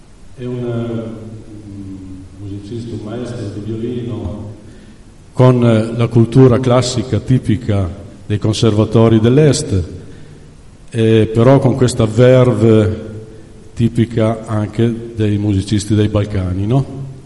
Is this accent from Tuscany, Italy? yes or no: no; Sassuolo, Emilia-Romagna, Italy; born there; anch'io sono nato a Sassuolo, si sente